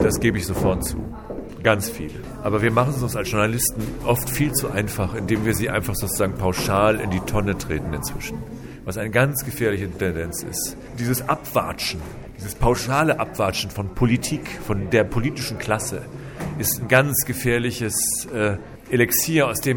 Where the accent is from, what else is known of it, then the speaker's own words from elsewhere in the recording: Northern Germany, Germany; Also ich muss sagen, ich komme aus Norddeutschland, Stuttgart ist weit weg.